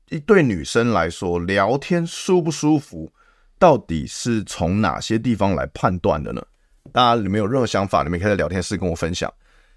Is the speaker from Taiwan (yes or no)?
yes; Taiwan; 在我们台湾人的认知就里面就觉得说是比较直接